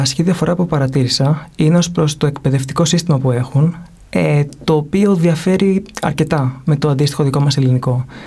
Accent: Athens, Attica, Greece; οι καλύτεροι βάση μέσου όρου φοιτητές στην πόλη μου, στην Αθήνα.

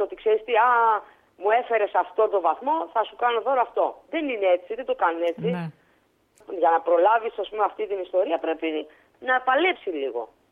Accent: Chios, North Aegean, Greece; επειδή πήγαινα στο νησί μου, πήγαινα στη Χίο για να κάνουμε τους αγώνες

